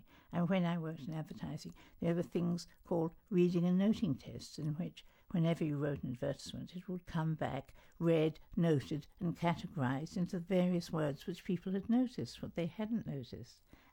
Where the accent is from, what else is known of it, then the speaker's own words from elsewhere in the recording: New Zealand; I was brought up in New Zealand, and everyone is really very practical and to the point